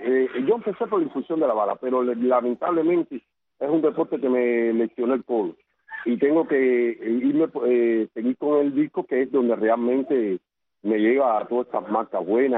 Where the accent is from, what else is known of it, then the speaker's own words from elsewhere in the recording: Cuba; le vuelvo a demostrar que soy el primer cubano, y ya, como desgraciadamente se le dice aquí en el buen cubano